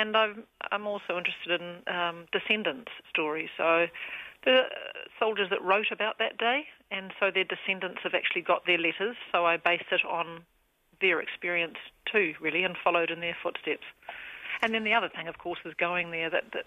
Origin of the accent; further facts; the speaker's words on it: New Zealand; if you walk in there as a Kiwi